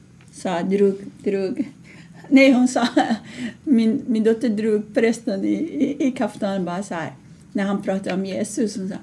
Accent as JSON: {"language": "Swedish", "country": "Iran", "moved": "as an adult", "said": "när jag flydde från Iran med min son."}